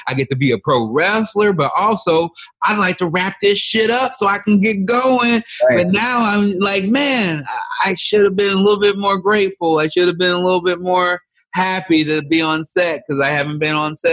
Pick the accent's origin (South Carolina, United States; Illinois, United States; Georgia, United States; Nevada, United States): Illinois, United States; Chicago; me growing up in Chicago and being a Midwesterner, that thing that wasn't really foreign to me.